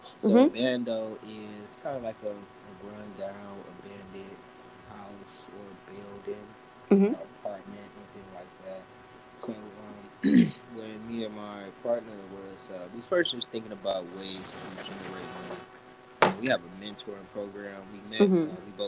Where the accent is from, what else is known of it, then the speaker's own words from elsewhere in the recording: Detroit, Michigan, United States; now in Atlanta, United States; And I'm from Detroit, and I know down here they have like the wing and Philly combo mix at most wing spots.